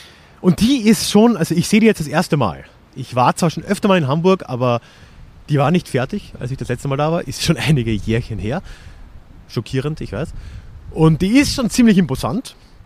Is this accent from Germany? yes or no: no; Austria; Ich meine, als Österreicher bin ich das ja doch gewöhnt, ne?